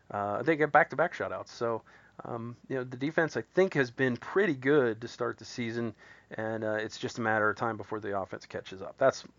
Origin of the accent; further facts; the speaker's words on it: Columbus, Ohio, United States; Yeah. That's my hometown, too.